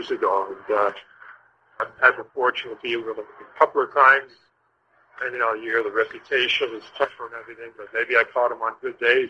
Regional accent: Massachusetts, United States; I grew up in Massachusetts. I was a big Red Sox fan.

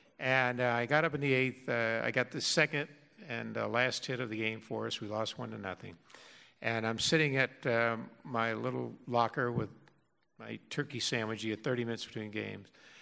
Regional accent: the South, United States; Well, I grew up in the South, you know, and again, I was an only child

